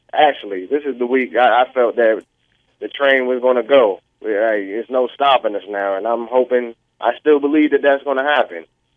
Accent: Washington, District of Columbia, United States; I'm from Washington, D.C. and all, and I got all my friends calling me saying we about to kill y'all.

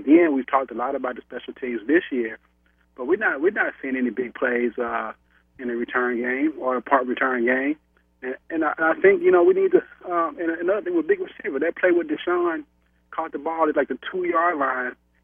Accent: Louisiana, United States; I mean, I'm from Louisiana. I'm excited to see that they're losing

